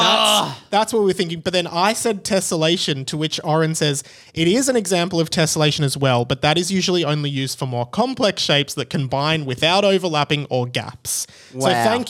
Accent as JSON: {"language": "English", "town": "Melbourne", "region": "Victoria", "country": "Australia", "said": "I am from Melbourne and I fly domestically"}